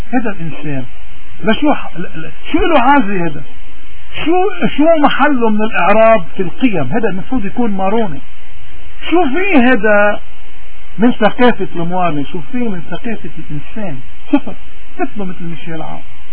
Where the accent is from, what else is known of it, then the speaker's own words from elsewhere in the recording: Lebanon; بالواقع انه ضروري نحن كلبنانيين نشوف الواقع مثل ما هو.